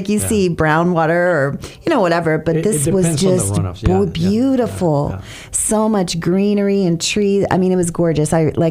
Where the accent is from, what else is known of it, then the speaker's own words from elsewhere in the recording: Ohio, United States; Yeah, I'm from Ohio.